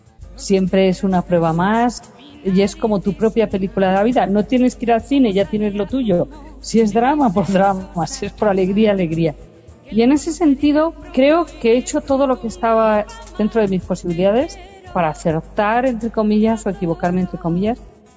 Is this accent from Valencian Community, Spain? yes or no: yes; Alicante, Valencian Community, Spain; yo soy muy marinera, como alicantina. Yo de pequeñita navegaba con mi papá